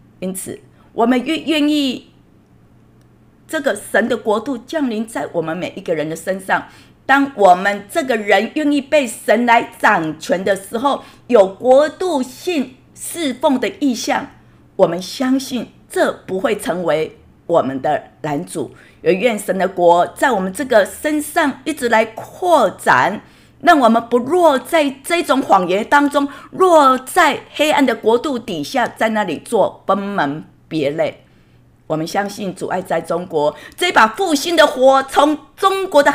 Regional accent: Taiwan; born there; 那我是一个台湾出生的，当我在回到我所出生之地的时候呢

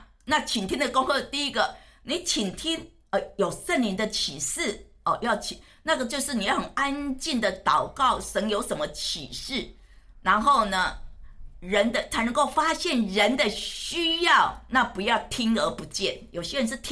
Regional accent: Taiwan; 我刚开始去的时候，去到哈尔滨的时候，我还是台湾人，我讲话还是很温柔的呢

